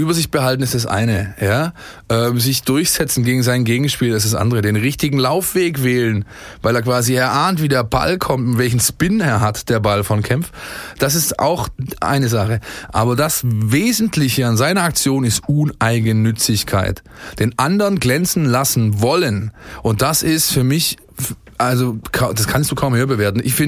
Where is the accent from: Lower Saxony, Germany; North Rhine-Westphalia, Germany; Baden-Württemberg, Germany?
Baden-Württemberg, Germany; Ensingen; ich bin in Ensingen aufgewachsen, da wo der Sponsor des VfB Stuttgart sein Wasser aus dem Boden zieht.